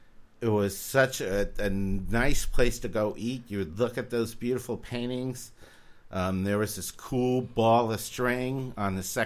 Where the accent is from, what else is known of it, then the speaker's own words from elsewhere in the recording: Maryland, United States; And I grew up in Maryland.